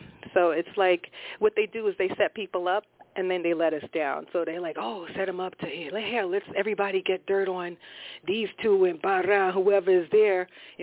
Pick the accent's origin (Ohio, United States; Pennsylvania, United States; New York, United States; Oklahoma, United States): New York, United States; Brooklyn; I'm from Brooklyn, too, so.